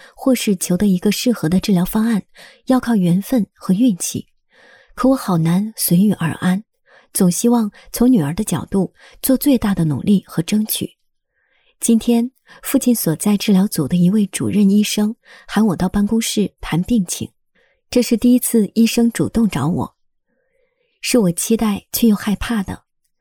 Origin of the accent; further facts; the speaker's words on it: Fuzhou, Fujian, China; 我是来自福州的一名科研工作者，刚刚博士毕业，走出象牙塔。